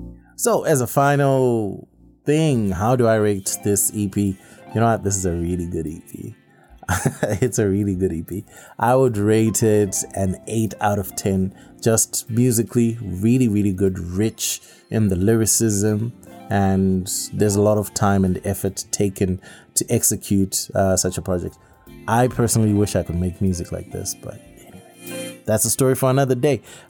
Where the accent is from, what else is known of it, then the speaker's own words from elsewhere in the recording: Zimbabwe; obviously Vusamkai is from Zim. I'm from Zim. Come on.